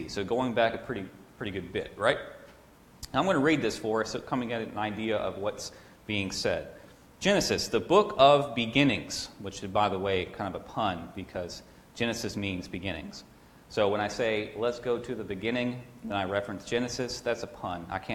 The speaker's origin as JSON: {"language": "English", "region": "Virginia", "country": "United States", "said": "because I made such a strong point when I was in preaching school to say I'm from Virginia. They go, oh, West Virginia? No, different state."}